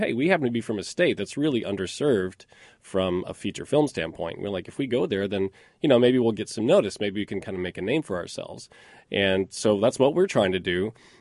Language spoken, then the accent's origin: English; Indiana, United States; We went out to the world, but we're from Indiana. I went to Brownsburg High School, and he went to Greencastle High School.